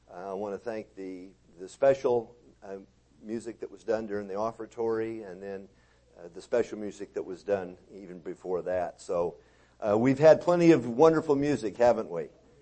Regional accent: Texas, United States; I think that what we need to do, since I'm from Texas and I'm learning this thing about, you know, the way you speak in Canada, eh?

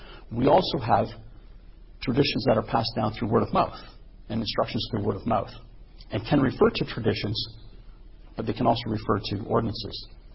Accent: Canada; As a Canadian who's not part of the monarchy.

